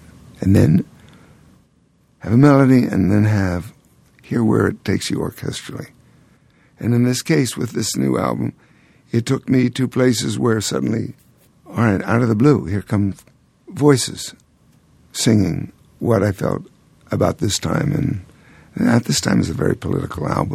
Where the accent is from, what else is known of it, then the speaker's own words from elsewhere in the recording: New York City, New York, United States; And I'm trying to describe how it felt growing up in New York City and what I could do and the freedom I had.